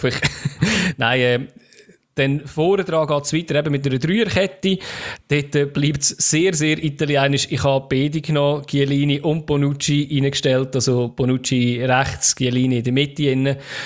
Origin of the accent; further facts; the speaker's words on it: Switzerland; das kann ich leider nicht empfangen als Schweizer